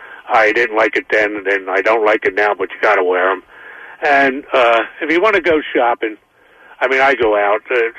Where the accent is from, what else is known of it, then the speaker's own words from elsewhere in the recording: South Coventry, Pennsylvania, United States; It's about 10 miles west of Phoenixville and 5 miles south of Pottstown.